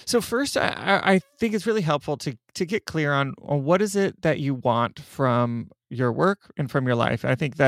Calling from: Seattle, Washington, United States; So I'm dialing in from Seattle, Washington, in the upper north left corner of the United States.

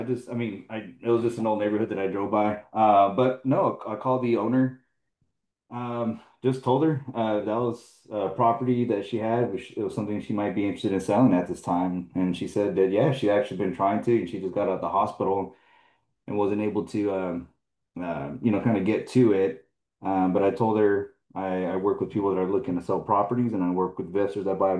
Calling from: Dallas, Texas, United States; Calling from Dallas, Texas.

